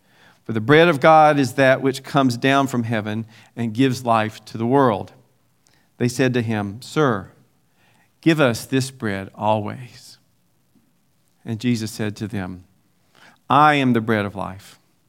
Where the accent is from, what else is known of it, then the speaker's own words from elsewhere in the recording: Southern US, United States; And being a Southerner, we have this special love for biscuits.